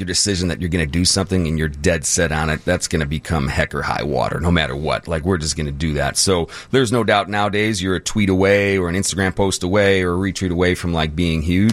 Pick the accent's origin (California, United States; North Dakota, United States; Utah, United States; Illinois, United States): Illinois, United States; Chicago; I'm from the Southwest side, 76th and Kildare in the Fort City apartments, condos. That's where it started.